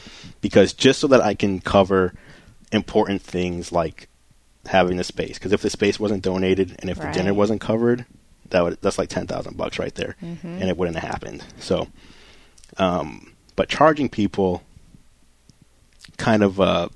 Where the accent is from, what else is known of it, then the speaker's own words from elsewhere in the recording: New York, United States; I mean, I'm from New York, mm-hmm. so I know a lot of people there